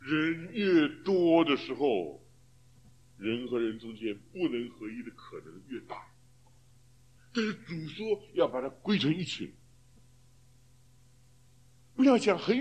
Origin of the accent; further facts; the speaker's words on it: China; 今天我们是中国人，我们讲中文